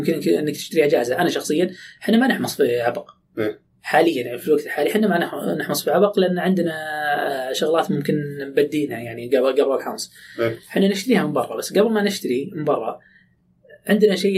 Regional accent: Saudi Arabia; عندنا في السعودية

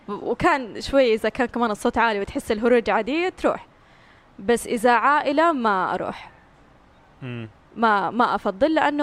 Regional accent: Mecca, Makkah Province, Saudi Arabia; born there; قلت لهم أنا مولودة في مكة بس أحس روحي في الحسا

